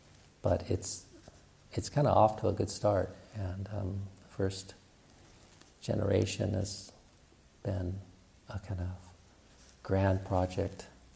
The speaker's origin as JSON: {"language": "English", "region": "Pacific Northwest", "country": "United States", "tie": "born or raised there", "said": "even the Thai notion of what constitutes a forest contrasts starkly with my sense of it growing up in the Pacific Northwest."}